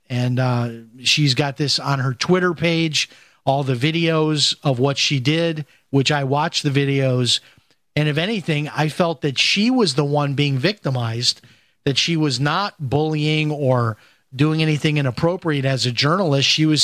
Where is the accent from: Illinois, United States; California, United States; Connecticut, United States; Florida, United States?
Illinois, United States; Chicago; I grew up in Chicago, and we used to go down to the Museum of Science and Industry in downtown Chicago.